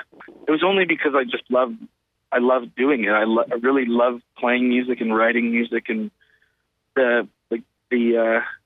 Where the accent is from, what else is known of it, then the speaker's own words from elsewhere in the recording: California, United States; now in Rhode Island, United States; No, I live in Rhode Island right now, but I was born outside of San Francisco and I grew up in Southern California.